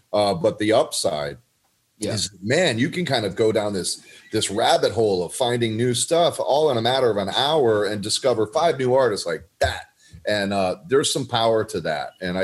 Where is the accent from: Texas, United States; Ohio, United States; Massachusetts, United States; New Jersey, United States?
Texas, United States; I grew up in South Texas and, you know, grandparents listened to country music.